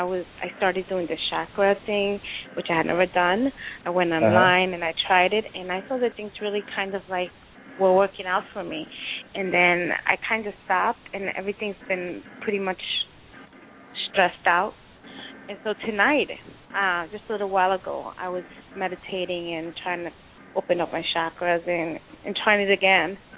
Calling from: New York, United States; New York.

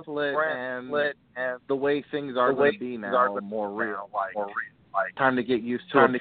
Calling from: Maryland, United States; From Maryland.

